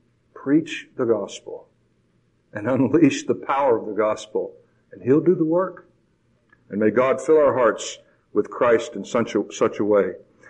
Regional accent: Jacksonville, Florida, United States; eventually went back to Jacksonville, Florida, which is my hometown

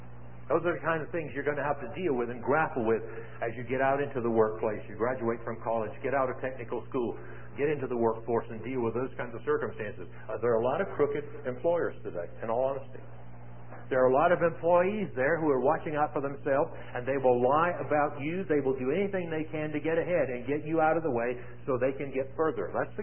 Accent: Missouri, United States; I'm from Missouri, you know, show me state kind of a thing.

